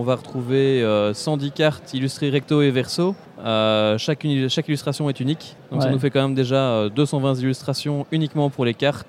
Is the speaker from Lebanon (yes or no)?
no; Belgium; on est belge donc on a l'habitude de ce genre de beau temps.